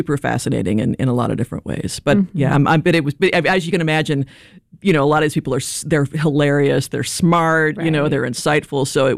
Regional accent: Wisconsin, United States; back home, my home state of Wisconsin

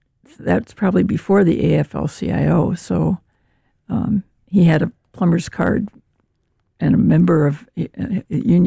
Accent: Chicago, Illinois, United States; I was born in Chicago, south side of Chicago, not far from where my grandmother lived and where my father was probably born. So we were part of the south side of Chicago, close to the Gary, Indiana border.

